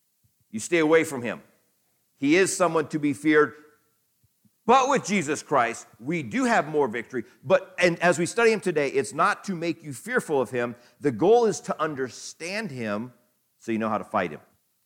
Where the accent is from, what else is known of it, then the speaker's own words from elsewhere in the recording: Iowa, United States; So I grew up in Iowa, and you know, so we had deer around.